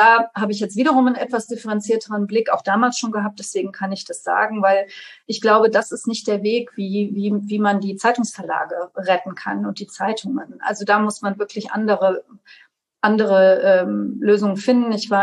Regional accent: Trier, Rhineland-Palatinate, Germany; hier in meiner Heimatstadt Trier

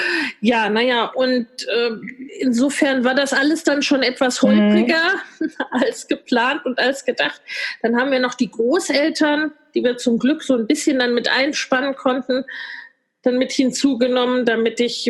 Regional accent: Hesse, Germany; bei uns im Westen in Hessen

